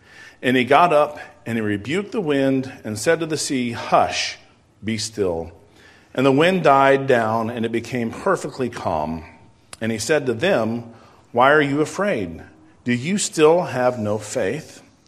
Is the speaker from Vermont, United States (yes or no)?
no; Arkansas, United States; I grew up in Arkansas, and so we know what cold and warm air do.